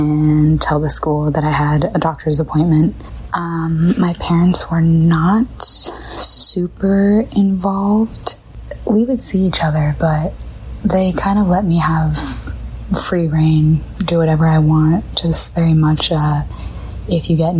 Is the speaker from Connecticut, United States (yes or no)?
yes; Greenwich, Connecticut, United States; I grew up in Greenwich, Connecticut. I would say it was mostly people of high income, very wealthy.